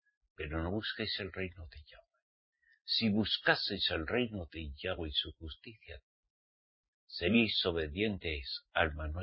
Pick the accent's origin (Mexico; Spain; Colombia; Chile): Spain; en mi país, España